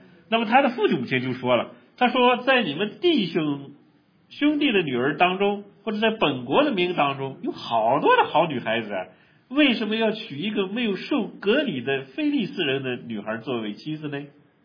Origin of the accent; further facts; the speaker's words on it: China; 我发现我们中国人在狮子园最近发生好多故事，对吧？